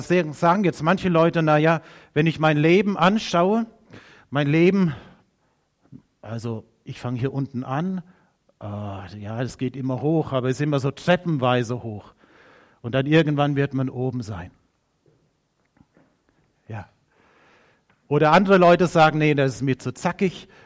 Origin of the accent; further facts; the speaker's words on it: Heubach, Baden-Württemberg, Germany; ich komme aus Heubach, war viele Jahre dort Pastor